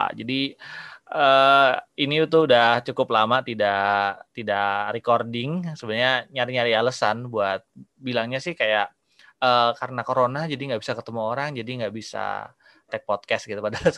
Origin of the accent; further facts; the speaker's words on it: Surakarta, Central Java, Indonesia; Sebenarnya kita sama-sama orang Jawa ya. Aku orang Solo.